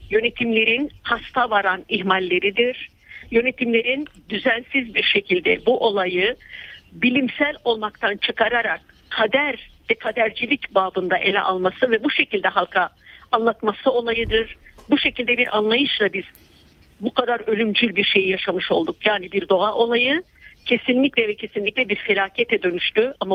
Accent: Hatay, Turkey; ancak duyarlı bir Hataylı olarak, Hatay tarihini çok yakından bilen bir arkadaşımız olarak

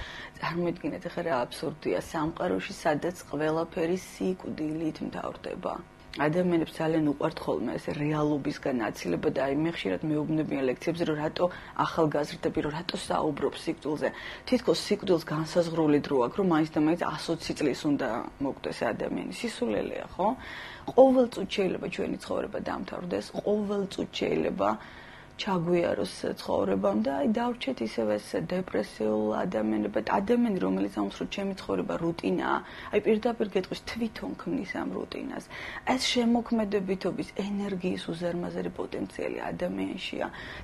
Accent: East Georgia, Georgia; არ ვიცი, აი მე მაინც აღმოსავლეთიდან მოვდივარ და ესე ვამბობ

